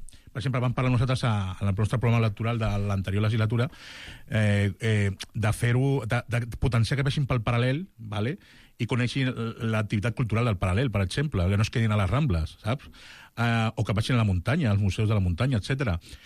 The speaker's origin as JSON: {"language": "Catalan", "town": "Barcelona", "region": "Catalonia", "country": "Spain", "said": "jo soc de Poble Sec, el típic, no?"}